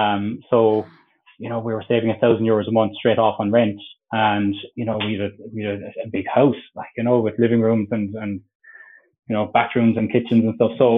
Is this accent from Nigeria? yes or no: no; Cork, Munster, Ireland; accent: Cork; I'm from Cork, if you couldn't tell from the accent